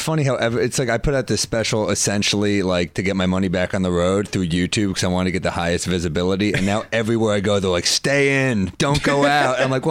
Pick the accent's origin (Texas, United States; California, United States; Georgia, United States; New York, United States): New York, United States; New York City; I'm from New York City.